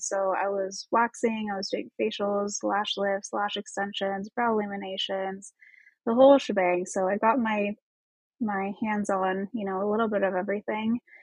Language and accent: English; Logansport, Indiana, United States; now in Lafayette, United States; So I grew up in Logansport. It's where I grew up. It's where I went to high school and everything. It's a very, very, very small town.